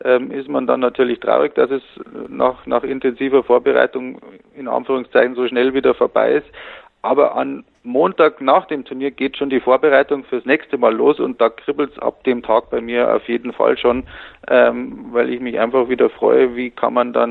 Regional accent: Erding, Bavaria, Germany; Ich bin nämlich Erdinger und okay. ich bin in Erding-Grünbach groß geworden

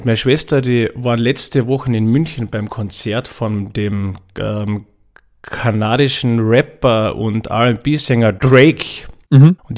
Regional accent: Tyrol, Austria; der ist in Lienz geboren. Und ich habe mir gedacht, ja schon, aber ich bin ja eigentlich aus dem Nachbarort.

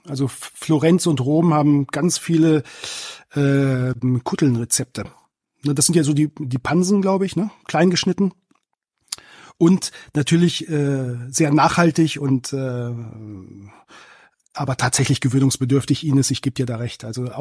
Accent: Braunschweig, Lower Saxony, Germany; Ich bin tatsächlich im Zonenrandgebiet aufgewachsen. Ich hatte ja vorhin gesagt, gebürtiger Braunschweiger, aber vor allem die Familie meines Vaters lebte in Walkenried im Harz, exakt 1 Kilometer von den Grenzbefestigungen entfernt.

